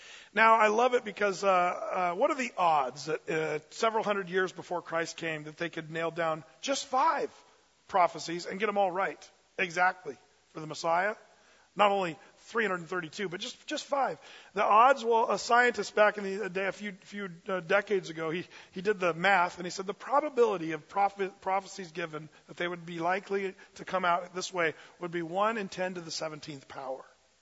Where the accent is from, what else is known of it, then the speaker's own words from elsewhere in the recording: California, United States; So, no, we're all from California.